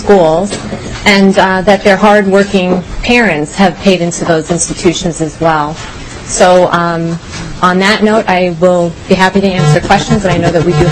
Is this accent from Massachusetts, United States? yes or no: no; Long Island, New York, United States; guaranteed automatic admission where I grew up on Long Island in New York